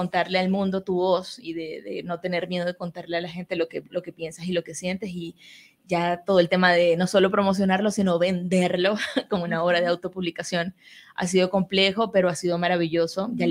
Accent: Cabimas, Zulia, Venezuela; accent: Zulian voseo; Entonces estaba muy pendiente de la correctora, que ella entendiera también cómo hablábamos la gente de Cabimas, ¿no? Con esta J ahí medio atravesada caribeña.

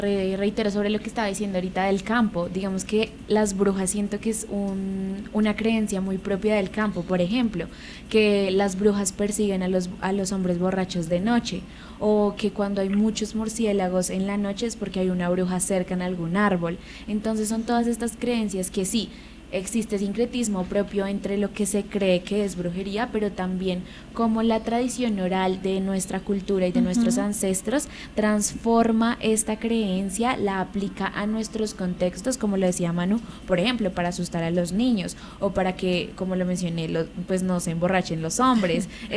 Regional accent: Colombia; eso evidentemente ha hecho que se genere de pronto una misma creencia en nosotros como colombianos, porque siento que desde el campo nos enseñan ese amor por la tierra

